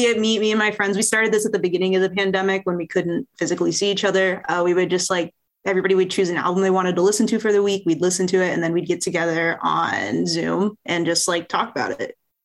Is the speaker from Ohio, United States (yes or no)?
yes; Ohio, United States; I'm from Ohio. So like, you know, in the Rust Belt, like … a big deal.